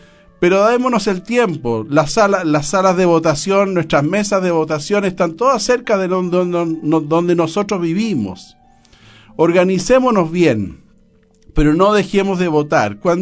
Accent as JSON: {"language": "Spanish", "country": "Chile", "said": "Así que los animo a todos a que realmente vivamos esa responsabilidad como chilenos y esa perseverancia como cristianos."}